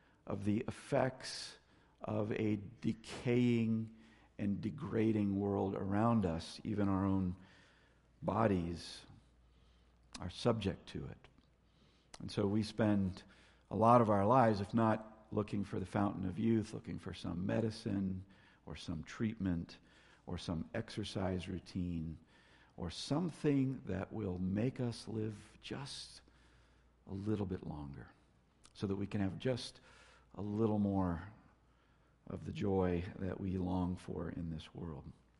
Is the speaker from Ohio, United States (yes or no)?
no; Florida, United States; I had the joy of growing up in Florida. I'm a native Floridian. There aren't many of those out there.